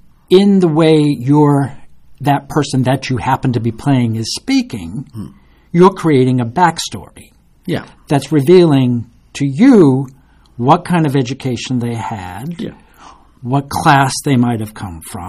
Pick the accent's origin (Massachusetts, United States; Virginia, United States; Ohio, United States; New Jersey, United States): Massachusetts, United States; Boston; accent: Boston; you'd probably hear my Boston accent come out.